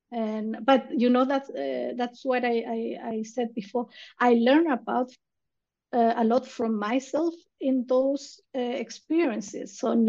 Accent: Chile; I come from Chile, and in Chile it's like, maybe we are not considered first world countries

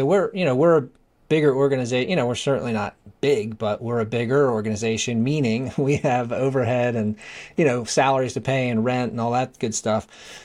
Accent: Northeast, United States; by the way, I'm from the Northeast. So when I say guys, it means guys and girls.

